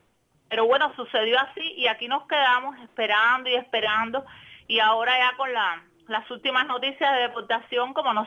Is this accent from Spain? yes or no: no; Cuba; moved away; somos cubanos, es donde está nuestra familia.